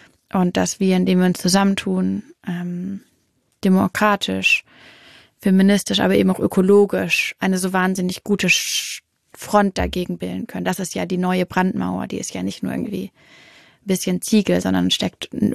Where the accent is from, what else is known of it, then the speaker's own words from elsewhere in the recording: Hamburg, Germany; Natürlich, bin ja auch Hamburgerin.